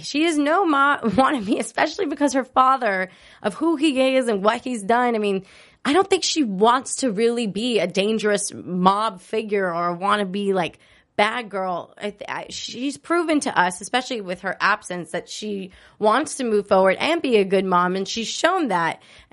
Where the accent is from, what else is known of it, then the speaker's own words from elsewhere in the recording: New Jersey, United States; Now, I'm from New Jersey, and see, it's not just a Jersey thing. Like, maybe it's just an East Coast thing.